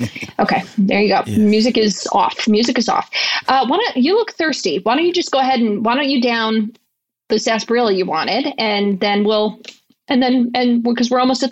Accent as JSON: {"language": "English", "town": "St. Charles", "region": "Illinois", "country": "United States", "said": "Me? But, Illinois. We're from the Chicago, Chicagoland area. St. Charles is just"}